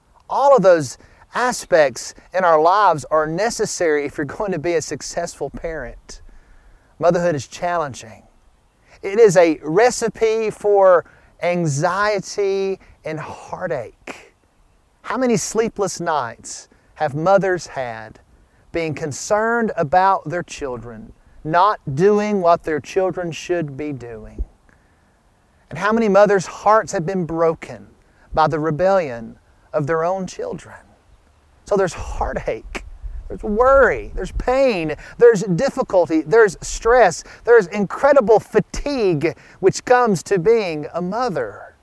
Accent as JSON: {"language": "English", "region": "Alabama", "country": "United States", "tie": "born or raised there", "said": "as I grew up in Northwest Alabama, I'm the second of five boys."}